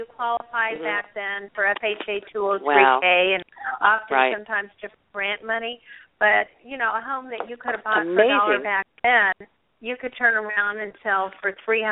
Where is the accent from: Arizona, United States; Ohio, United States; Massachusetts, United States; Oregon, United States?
Arizona, United States; I'm originally from Arizona, so I would not refer to them as mountains, but I would say hills.